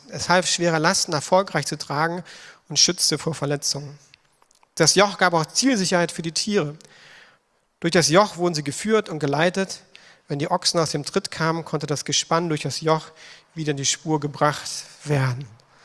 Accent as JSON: {"language": "German", "region": "Schleswig-Holstein", "country": "Germany", "said": "Ich komme zwar aus Schleswig-Holstein. Ich kenne auch noch Kühe, so echte, ne? Und wir haben Milch vom Bauernhof geholt, selbst abgefüllt."}